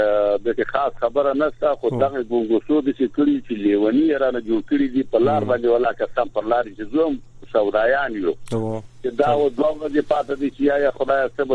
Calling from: Azad Kashmir, Pakistan; د پاکستان د کشمیر نه مې تماس نیولای دی

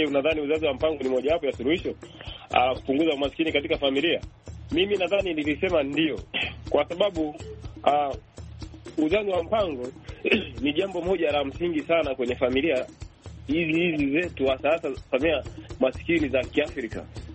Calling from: Bukoba, Kagera, Tanzania; Ninatokea Bukoba, Kagera, Tanzania.

